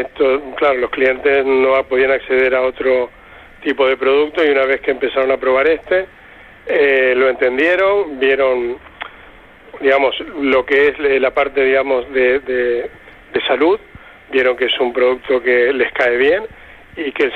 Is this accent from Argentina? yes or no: yes; Buenos Aires, Argentina; also born or lived in Valencia; now in Fuerteventura, Spain; yo vengo de Buenos Aires, pasé primero por Valencia, donde tuve negocios de distribución de hostelería y restaurantes. Y hace 4 años, brevemente y resumiendo, hace 4 años me instalé aquí en Fuerteventura.